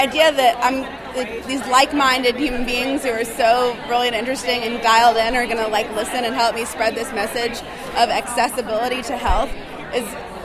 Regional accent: Nashville, Tennessee, United States; ingredients that some of the girls were talking about that I've had access to growing up in Nashville

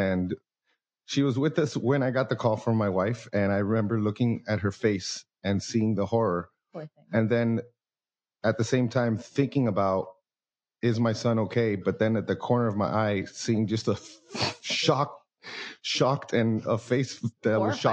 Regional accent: Manhattan, New York, United States; NYC, bro.

